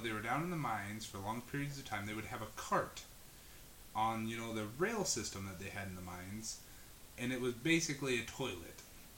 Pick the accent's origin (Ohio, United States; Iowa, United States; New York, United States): Iowa, United States; Folks, we're from Iowa. We're pretty used to no one being from Iowa.